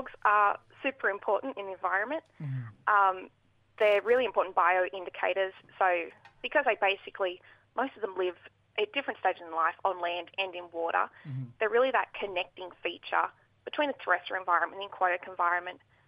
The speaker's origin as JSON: {"language": "English", "region": "New South Wales", "country": "Australia", "said": "I am from the Anawan Nation, but I have very close ties with Gamilaroi Country."}